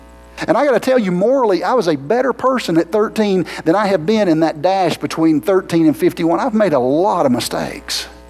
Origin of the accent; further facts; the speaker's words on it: McCaysville, Georgia, United States; see, I'm from Appalachia. I grew up in McKaysville